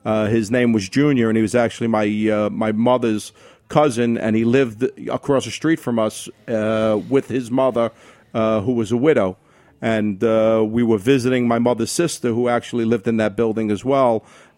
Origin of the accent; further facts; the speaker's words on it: East New York, New York, United States; Growing up in East New York, it was just, you know, it was in the 60s.